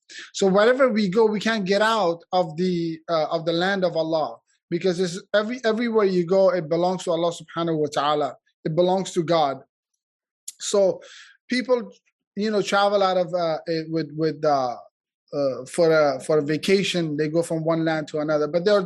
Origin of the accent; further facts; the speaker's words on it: Afghanistan; I grew up in Afghanistan, and I grew up during war most of my life.